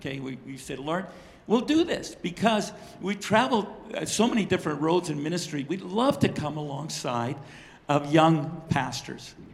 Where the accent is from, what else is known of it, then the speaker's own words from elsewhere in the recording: British Columbia, Canada; Carrie and I, we grew up in the Caribou. Actually, I went to high school in the Caribou.